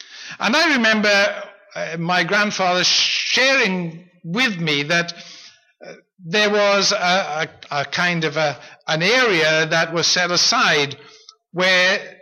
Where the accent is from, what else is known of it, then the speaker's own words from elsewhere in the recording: Wales, United Kingdom; now in Canada; my experience in Canada is much less than my experience in Wales. As a child growing up in Wales